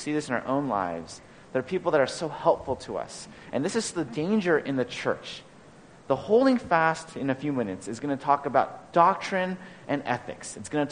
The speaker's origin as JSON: {"language": "English", "region": "New England", "country": "United States", "said": "I'm from New England. I can walk on ice."}